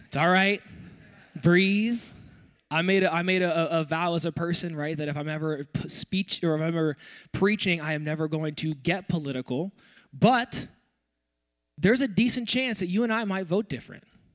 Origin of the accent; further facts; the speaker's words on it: Dallas, Texas, United States; moved away; I was born in Dallas, Texas. I spent the first half of my life down there.